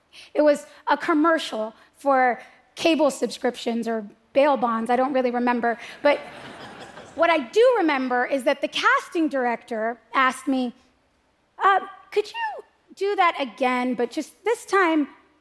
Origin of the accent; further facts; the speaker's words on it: United States; I'm an American.